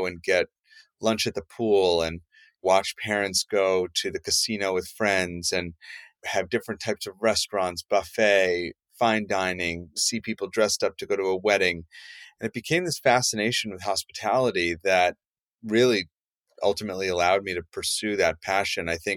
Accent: New York, United States; growing up in New York, it was definitely would always try to escape the cold wherever possible.

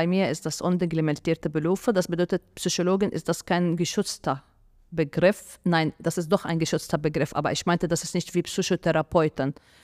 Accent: Egypt; weil bei uns in Ägypten gibt es kein Zusammen, sozusagen.

